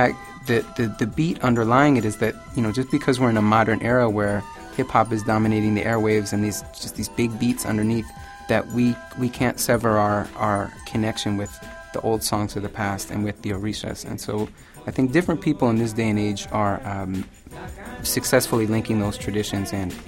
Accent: United States; born there; So even though I was born in the States

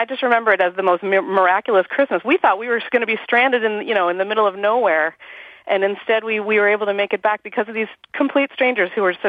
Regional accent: Canada; When I was about 9 years old, my mother, we are from Canada, and my mother every year wanted to get up to Montreal.

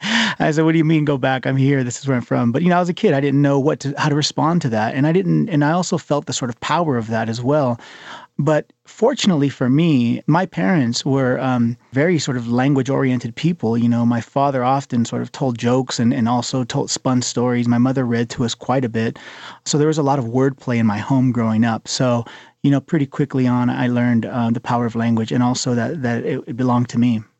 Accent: California, United States; You know, as a young child growing up in the San Joaquin Valley, the family of migrant farm workers

